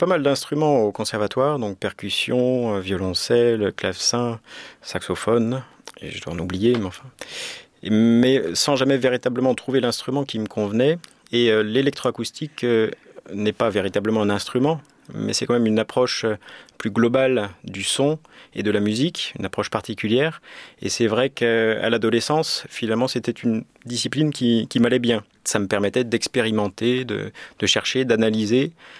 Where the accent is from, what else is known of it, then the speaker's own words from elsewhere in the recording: Saint-Étienne, Auvergne-Rhône-Alpes, France; Alors tout d'abord dans une école locale, sur Saint-Étienne, puisque je suis originaire de Saint-Étienne, en abordant les claquettes.